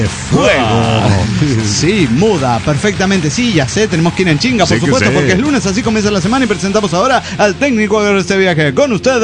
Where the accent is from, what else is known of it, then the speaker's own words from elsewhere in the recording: La Paz, Bolivia; el Cero de La Paz, Bolivia